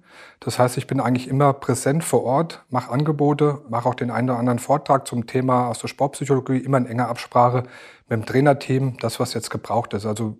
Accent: Giessen, Hesse, Germany; born there; Ja, also ich bin gebürtiger Hesse. Gießen ist meine Geburtsstadt, wo ich auch aktuell lebe.

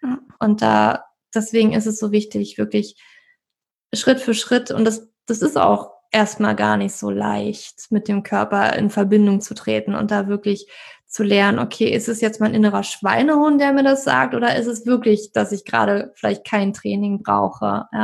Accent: East Germany, Germany; Und da ist wieso, glaube ich, auch bei uns im Osten, sage ich schon

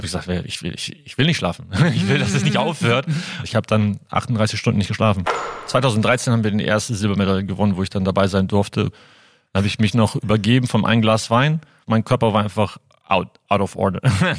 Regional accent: Germany; also born or lived in Lithuania / United States; Litauischer Herkunft. Bin dort geboren, bin in Deutschland aufgewachsen, habe in den USA Basketball gespielt und studiert, also Highschool und College. Bin dann zurück nach Deutschland, nach Cuxhaven zurück. Ich bin in 2 Städten aufgewachsen, Westerstede und Cuxhaven.

